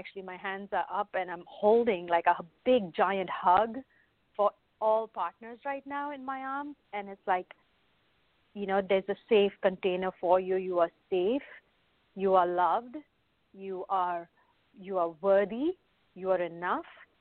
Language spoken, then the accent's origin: English; India; right from the time that I was a little girl growing up in India